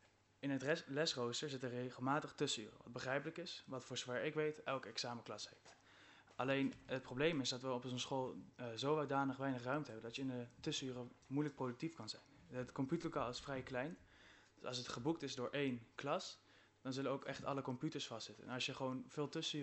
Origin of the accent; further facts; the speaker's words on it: Valburg, Gelderland, Netherlands; En ik kom uit Valburg en leef dus ook in de Overbetuwe, gemeente Overbetuwe.